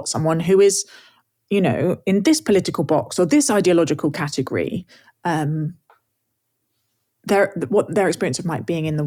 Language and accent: English; England, United Kingdom; I'm English